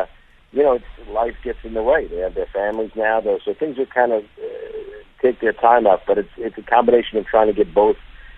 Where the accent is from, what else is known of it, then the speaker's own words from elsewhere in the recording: New York, United States; which growing up on Long Island, I have a lot of my buddies are all went into the academy, the police academy, at the same time